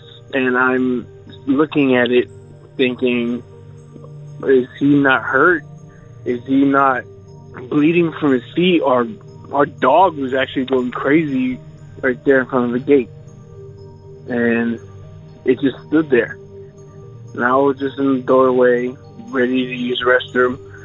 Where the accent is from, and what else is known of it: Dallas, Texas, United States